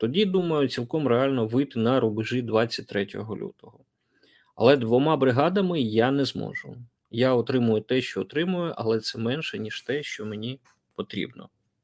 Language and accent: Ukrainian; Zaporizhzhia Oblast, Ukraine; все почнеться, судячи з усього, з моєї рідної Запорізької області.